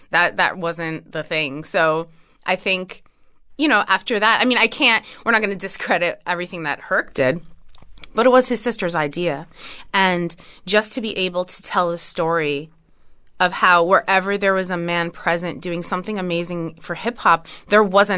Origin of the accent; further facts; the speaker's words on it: New Jersey, United States; Yeah, I would have to credit … for that, since we're both from Jersey.